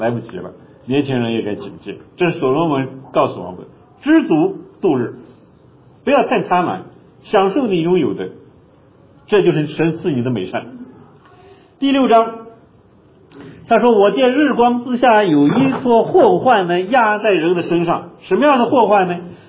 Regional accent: Suide County, Shaanxi, China; moved away; 我这次回国去啊，到我的老家去，我的老家一个朋友给我讲了一件事。因为我们绥德县那个地方呢，有一些风俗习惯

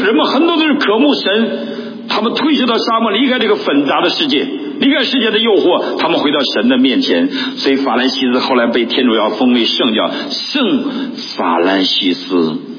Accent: Wangkui, Heilongjiang, China; 那有一天你会到我的墓地看到黑龙江望奎，我是望奎人。

